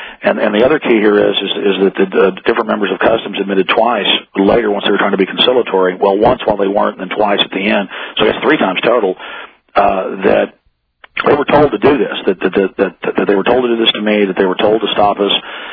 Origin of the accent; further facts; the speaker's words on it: United States; No. I'm an American citizen. I have rights.